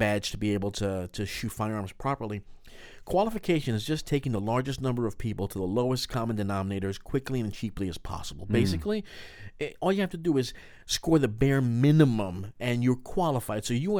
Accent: New York, United States; If you're from New York, like we're both from New York, we never see a gun.

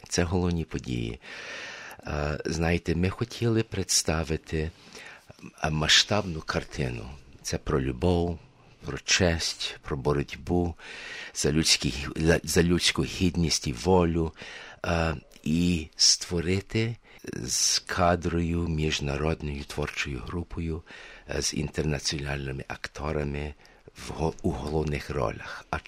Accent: Canada; я є канадець українського походження. Мої батьки потерпіли над тим, що над сталінським терором. І були змушені від'їхати від своєї батьківщини в Канаду.

